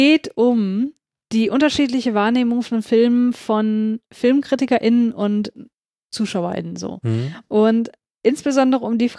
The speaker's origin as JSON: {"language": "German", "region": "Hamburg", "country": "Germany", "said": "Ich komme aus Hamburg"}